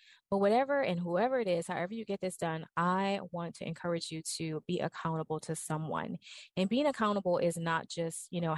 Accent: New Orleans, Louisiana, United States; And so I'm from New Orleans and I like to cook red beans and rice.

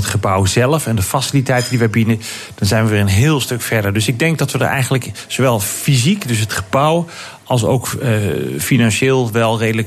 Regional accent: Netherlands; En ik zou ons toewensen als Nederlanders om daar meer van te genieten.

